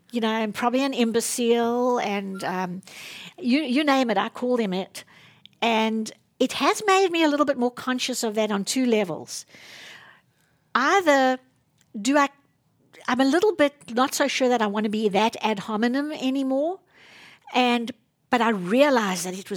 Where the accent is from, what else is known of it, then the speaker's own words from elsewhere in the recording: South Africa; now in United States; So I'm kind of conflicted coming from that country, even in and of myself.